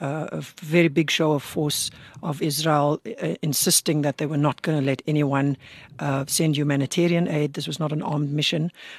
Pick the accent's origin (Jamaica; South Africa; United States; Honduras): South Africa; Cape Town, Western Cape; I grew up in the Cape Flats in Cape Town